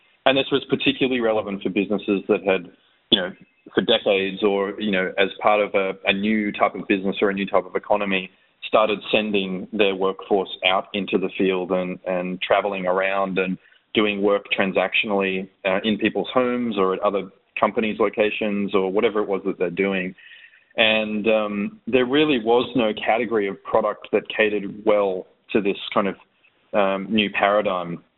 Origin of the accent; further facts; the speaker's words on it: Australia; accent: Australian; I'm going to have to overcorrect and harden up my Australian accent.